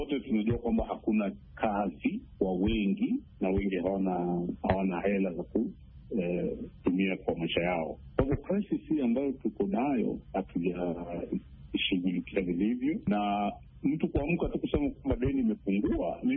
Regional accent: Kenya; Mimi kama Mkenya wa kawaida sioni afueni

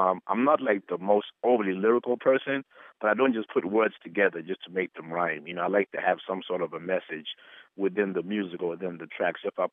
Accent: Marondera, Mashonaland East, Zimbabwe; I grew up in Marondera.

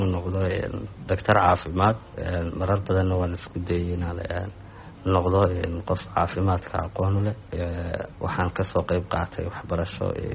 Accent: Hargeisa, Woqooyi Galbeed, Somalia; waxaan ku soo barbaaray Hargeysa waxaan ku dhashay deegaanka Sanqoola la yiraahdo waxaan waxbarashadayda ku qaatay isla caasimadda Hargeysa

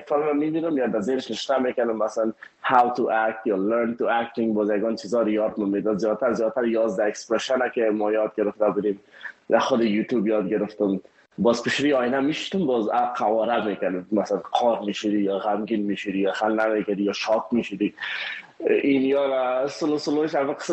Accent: Afghanistan; now in India; ما یک مهاجر بودیم مثل تمام مهاجرهایی که از افغانستان ایلا کردیم ما آمدیم طرف هندستان

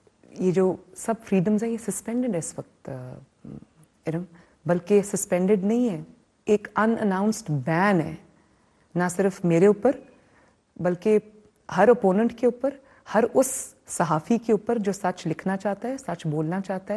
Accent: Pakistan; میں پاکستانی ہوں

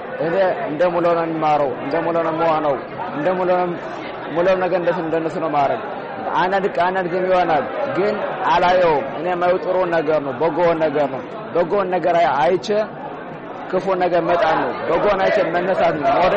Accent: Gondar, Amhara, Ethiopia; now in Israel; ኢትዮጵያዊ ተወላጅ ነኝ። ያደኩት መተው ነው። 10 ዓመት ኖራለሁኝ። የተወለድኩበትና ያደኩበት ጎንደር ውስጥ ጋር ነው።

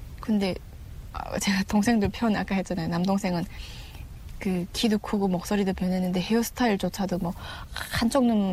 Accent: Chongjin, North Hamgyong, North Korea; 그냥 고향 함경북도 청진이 고향인 청년이죠.

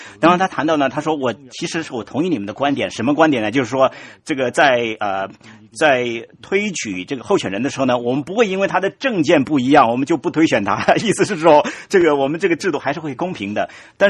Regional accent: Hong Kong

